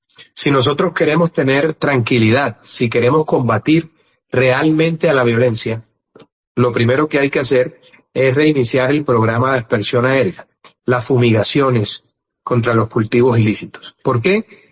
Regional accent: Colombia; Yo soy el clásico colombiano que es de todo un poquito

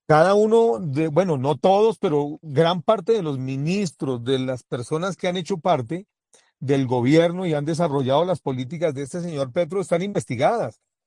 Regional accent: Colombia; Como ciudadano colombiano te puedo decir

